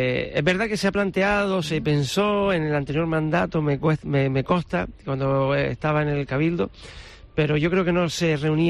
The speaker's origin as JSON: {"language": "Spanish", "town": "Arucas", "region": "Canary Islands", "country": "Spain", "tie": "born or raised there", "said": "yo soy nacido, criado, vivo en Arucas, paseo por Arucas"}